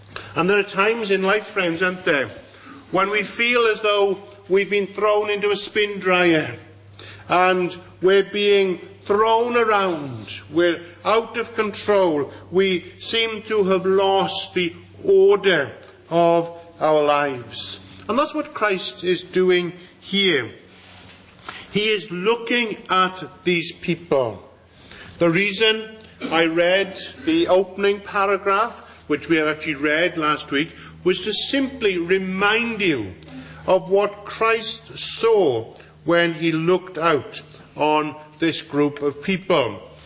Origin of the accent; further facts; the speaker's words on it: Pembroke, Wales, United Kingdom; We've been in Pembroke. I only managed to get down on Friday. But being my hometown, and it being the end of May